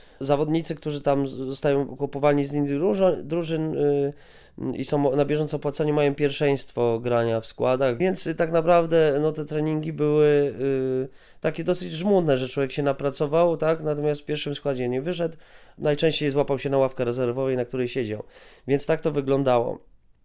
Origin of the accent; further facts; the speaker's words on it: Łódź, Łódź Voivodeship, Poland; Ja wychowałem się na takim osiedlu, że już nie będę mówił jakim tutaj na terenie Łodzi, ale no dosyć trudnym